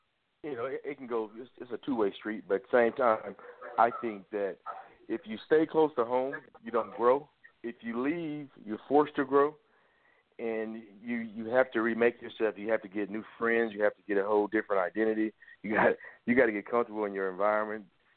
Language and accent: English; Los Angeles, California, United States; I'm originally from South Central LA, Los Angeles, California. I went to Locke High School.